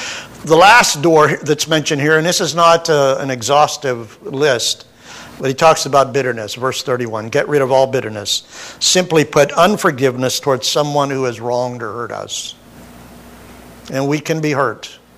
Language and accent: English; Pennsylvania, United States; I grew up in Western Pennsylvania, Connie and I did, and there were Belgians, and they were dirty Belgians. There were Slovaks and Polaks, Slovaks like me, and we were hunkies and squareheads